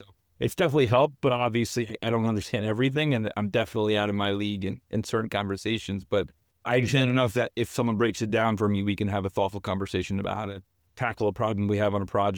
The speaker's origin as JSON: {"language": "English", "town": "Queens", "region": "New York", "country": "United States", "tie": "born or raised there", "said": "I'm a New Yorker born and raised out of Queens. I grew up in Woodside and then Flushing."}